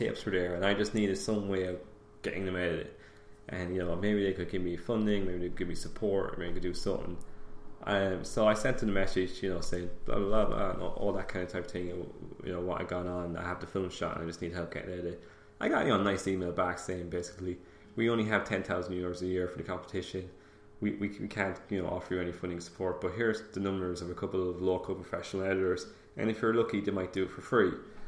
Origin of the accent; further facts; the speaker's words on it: County Offaly, Ireland; I'm from Offaly, I'm trying to make films, this makes sense.